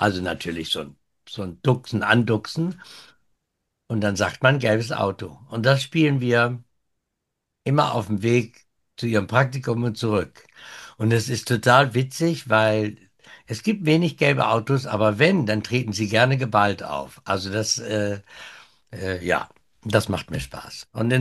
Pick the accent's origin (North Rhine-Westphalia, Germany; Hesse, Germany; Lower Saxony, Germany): Lower Saxony, Germany; Osnabrück; diese Veranstaltung in Osnabrück auch ein bisschen, naja, Hobby ist mein Job nun nicht. Aber es ist ja meine Heimat, lag mir am Herzen.